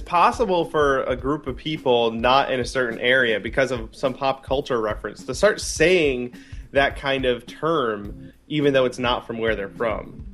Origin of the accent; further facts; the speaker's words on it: Oswego, New York, United States; I'm from upstate New York. I'm from Oswego, New York.